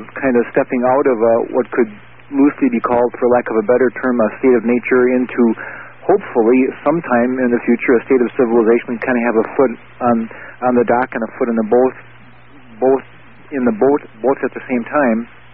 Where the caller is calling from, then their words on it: North Dakota, United States; I'm calling you from North Dakota.